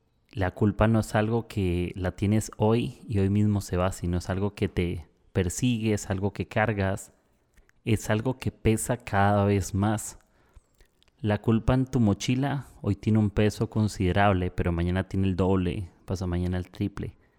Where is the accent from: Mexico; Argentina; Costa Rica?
Costa Rica; ya estoy en Costa Rica, voy a estar en unos 2 meses por acá en mi país